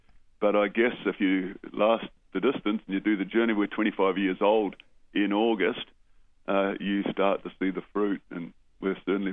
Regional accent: Australia; I'm all Australian, but there is something about that jersey

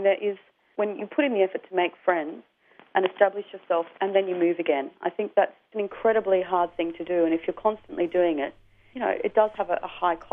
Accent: Melbourne, Victoria, Australia; Melbourne's my hometown, but Sydney's another favourite city as well.

